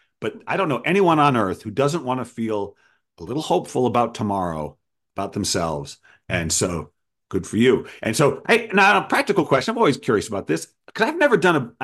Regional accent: Providence, Rhode Island, United States; I got to have a book launch where people from my hometown of Providence zoomed

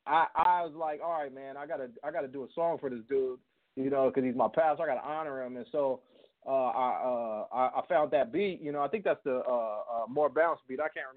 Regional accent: Los Angeles, California, United States; I grew up in Los Angeles

